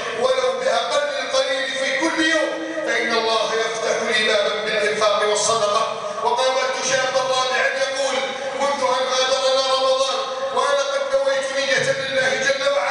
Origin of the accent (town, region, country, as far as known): Egypt